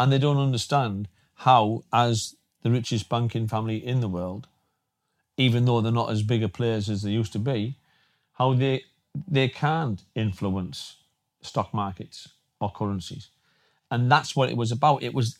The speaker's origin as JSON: {"language": "English", "town": "Redcar", "region": "North East England", "country": "United Kingdom", "tie": "born or raised there", "said": "I'd had these two shows planned of forgiveness in my hometown in Redcar."}